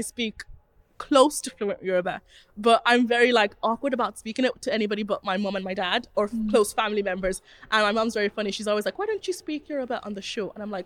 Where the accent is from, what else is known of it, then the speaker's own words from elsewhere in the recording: Ireland; I grew up in Ireland. My parents are from Nigeria. Mm-hmm. I still very much identify as Nigeria, and I still very much identify as Irish